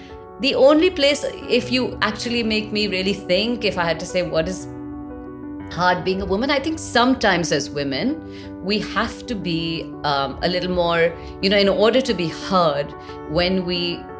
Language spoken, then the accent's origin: English; India; growing up in the India that I grew up in was fantastic, right?